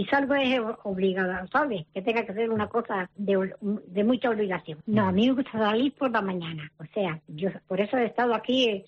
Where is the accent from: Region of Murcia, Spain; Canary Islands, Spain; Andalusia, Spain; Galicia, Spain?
Canary Islands, Spain; Carrizal; also born or lived in Equatorial Guinea; Y soy del Carrizal de Ingenio. Uh-huh. Soy del Carrizal de Ingenio. Lo que pasa es que la vida que me casé, o sea, y estamos viviendo aquí hace muchos años.